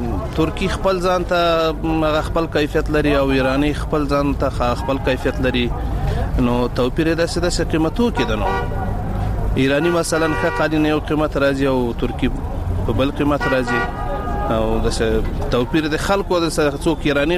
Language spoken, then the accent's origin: Pashto; Logar, Afghanistan; زه د لوګر ولایت اوسیدونکی یم.